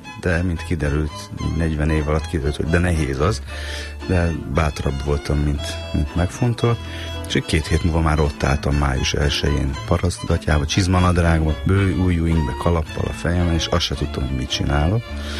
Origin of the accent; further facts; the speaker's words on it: Bonyhád, Tolna, Hungary; Bonyhádon nőttem föl, ott jártam középiskolába